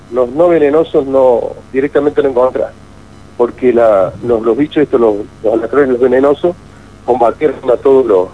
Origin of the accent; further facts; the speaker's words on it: San Luis, Argentina; Nosotros venimos también de una zona de campo, nosotros venimos de San Luis